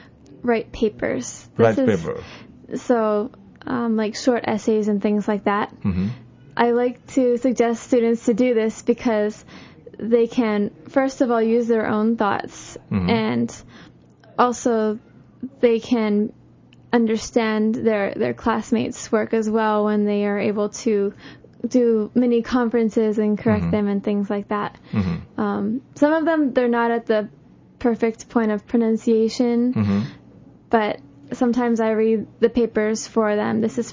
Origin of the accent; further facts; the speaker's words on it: Vermont, United States; now in Hawaii, United States; I come from Vermont. Uh-huh. So I grew up there, but then I moved to Hawaii.